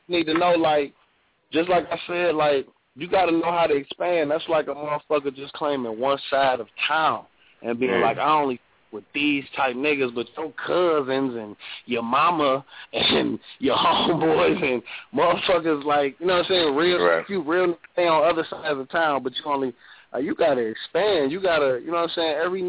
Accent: Pontiac, Michigan, United States; I mean, first of all, I'm from Pontiac, man, so you step out your porch, you're in the mix, you know what I'm saying, because it's so small

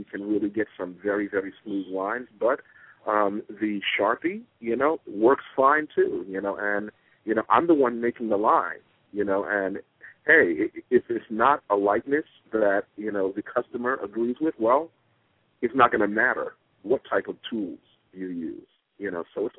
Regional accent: Brooklyn, New York, United States; growing up in Crown Heights, Bed-Stuy section of Brooklyn, you know.

